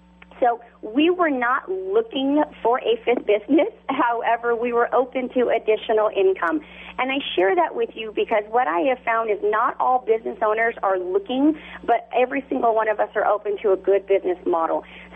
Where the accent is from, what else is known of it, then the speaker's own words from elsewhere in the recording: California, United States; And so my husband and I actually live in California, born and raised in California.